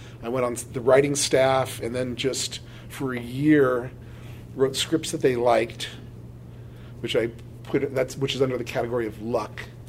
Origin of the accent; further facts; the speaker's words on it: Los Angeles, California, United States; I grew up without any connection to it, even though I grew up in Los Angeles.